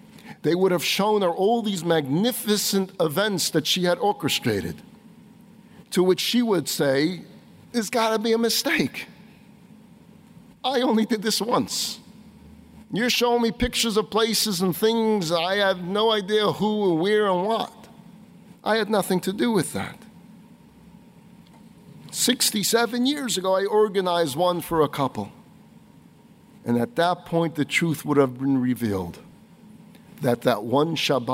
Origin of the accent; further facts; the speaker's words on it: New York, United States; This is something we kids did growing up in Crown Heights.